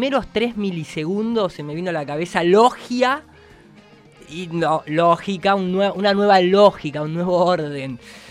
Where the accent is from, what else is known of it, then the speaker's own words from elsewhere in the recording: Argentina; como argentinos que somos, ¿no es cierto?